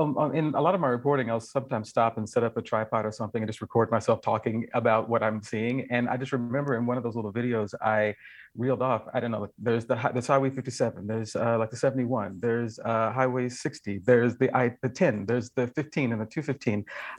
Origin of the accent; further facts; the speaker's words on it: Southern United States, United States; now in Seattle, United States; I'm not from California, actually. I mean, I'm a Southerner and I live in Seattle.